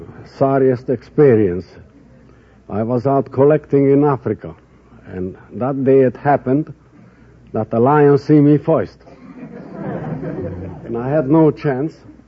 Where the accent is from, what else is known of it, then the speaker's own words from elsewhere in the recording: Belgrade, Serbia; Belgrade, Serbia.